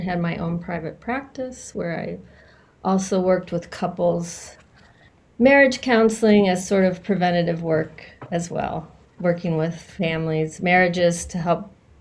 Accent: St. Louis, Missouri, United States; also born or lived in Minnesota; I'm originally from St. Louis, but being in the ministry has taken us, mainly was for 28 years, a parish pastor. So we started in Minnesota

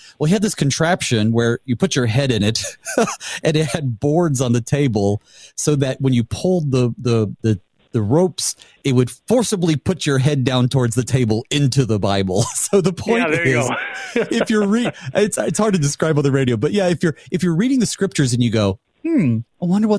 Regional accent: the South, United States; So when I was growing up in the South, as a mostly Baptist, I would say, but definitely Arminian

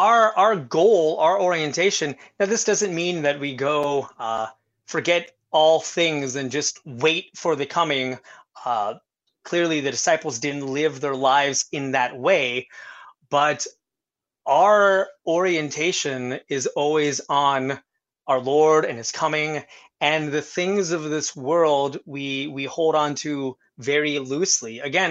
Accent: Texas, United States; I grew up in South Texas, and this was always one of those proof texts.

